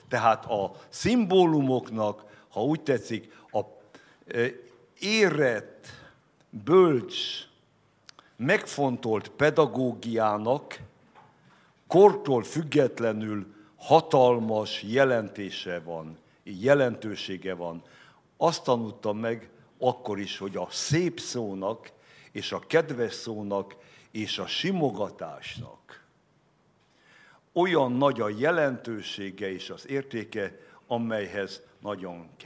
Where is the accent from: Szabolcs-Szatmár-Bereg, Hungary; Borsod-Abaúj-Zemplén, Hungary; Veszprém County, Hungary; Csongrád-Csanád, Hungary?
Szabolcs-Szatmár-Bereg, Hungary; Nyíregyháza; born there; also born or lived in Tarpa; édesapám Csengerben, az édesanyám Tarpán. Én magam Nyíregyházán születtem. De gyermekéveimet a tarpai emlékek a mai napig meghatározzák.